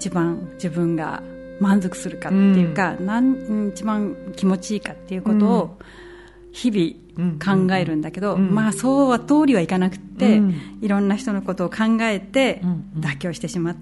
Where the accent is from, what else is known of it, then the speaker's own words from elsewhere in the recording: Kashiwa, Chiba, Japan; 私の地元の柏にずっと200年以上続いているお遍路があるんですね、